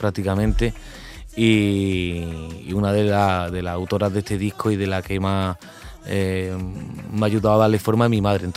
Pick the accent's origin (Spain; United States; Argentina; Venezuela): Spain; Granada, Andalusia; la verdad que fue una suerte estar en Granada, allí en mi tierra